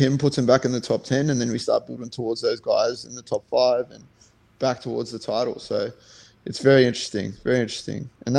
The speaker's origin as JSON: {"language": "English", "country": "South Africa", "said": "like from like being that I'm from South Africa and knowing, you know, you got to support"}